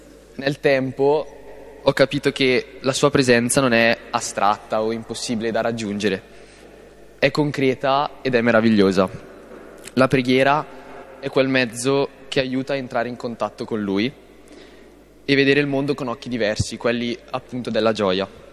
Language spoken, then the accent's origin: Italian; Serina, Lombardy, Italy; vengo da Serina, nell'Alta Val Brembana.